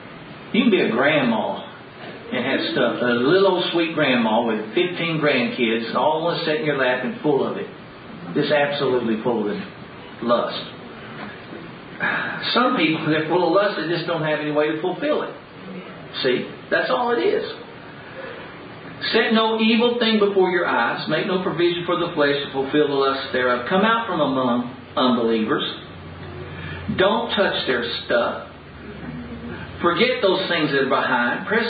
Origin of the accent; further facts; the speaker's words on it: Dallas, Texas, United States; When I was a kid, you know, I grew up in Dallas.